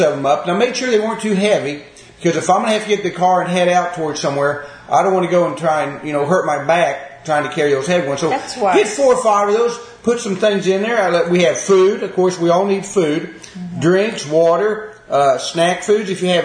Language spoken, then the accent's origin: English; Oklahoma, United States; Tornadoes, I grew up in Oklahoma, we had a lot of tornadoes